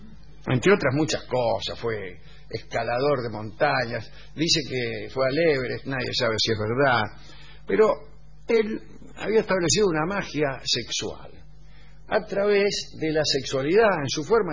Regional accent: San Salvador, El Salvador; de San Salvador, tengo 22 años

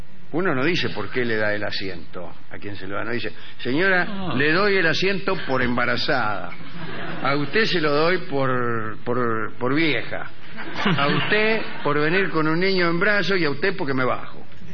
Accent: Mendoza, Argentina; now in Houston, United States; mendocino, te escucho desde Houston, Texas, donde vivo hace 9 años. Acá me convertí del catolicismo al cristianismo

